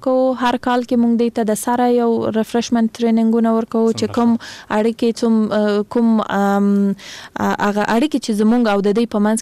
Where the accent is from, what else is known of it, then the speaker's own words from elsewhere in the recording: Kandahar, Afghanistan; زه خپل د کندهار د ولایت یم او ما تحصیل د حقوق په بخش کې کړې دي د امریکایانو پانتون کې دلته په کابل کې